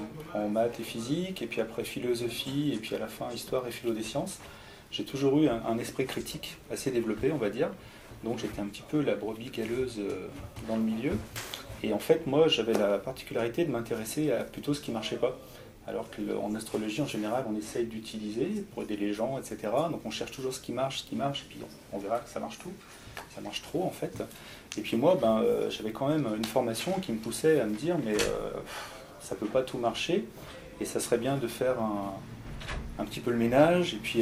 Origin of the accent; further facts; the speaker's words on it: Lyon, Auvergne-Rhône-Alpes, France; je viens de Lyon.